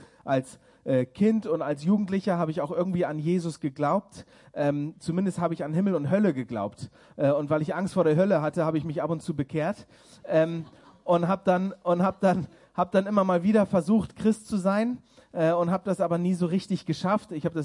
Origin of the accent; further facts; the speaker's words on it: Bremen, Germany; Ich bin selber aufgewachsen in Bremen, also in Norddeutschland, da ganz oben. Bin der Jüngste von 6 Kindern. Und wir sind immer zur Kirche gegangen. Das war eine ganz evangelikale Landeskirche.